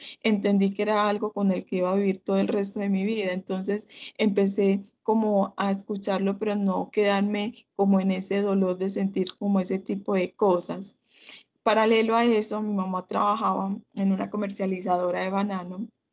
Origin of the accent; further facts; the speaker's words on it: Apartadó, Antioquia, Colombia; Soy la mayor de tres hermanos, soy de Apartado, Antioquia